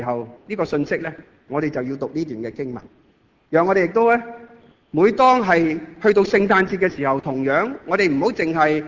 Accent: Hong Kong; 我们香港人

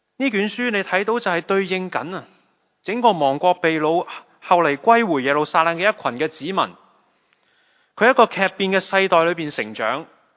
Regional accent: Hong Kong; 对我们香港人来说

